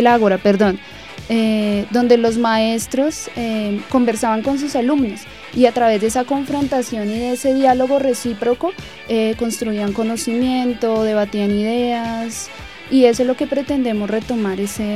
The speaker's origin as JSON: {"language": "Spanish", "country": "Colombia", "said": "como la nuestra, como la colombiana."}